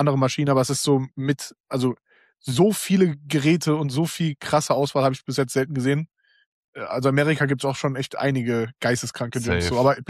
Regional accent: Wiesbaden, Hesse, Germany; moved away as an adult; now in Berlin, Germany; Ich komme ja ursprünglich aus Hessen, also Wiesbaden, in der Nähe Wiesbaden-Frankfurt. Limburg, wenn das irgendjemand sagt. Und bin dann damals mit 18 hierher gezogen

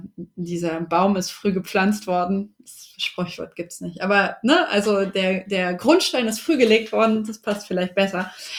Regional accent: Wolfenbüttel, Lower Saxony, Germany; Da bin ich groß geworden, beziehungsweise ganz ursprünglich komme ich aus Wolfenbüttel, das ist kurz vor Braunschweig.

